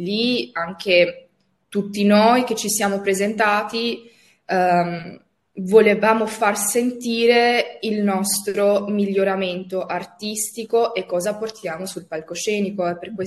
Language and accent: Italian; Albania; io sono albanese, sarò per sempre albanese, l'Albania è la mia casa, i miei genitori sono lì, quindi mi sentirò sempre così.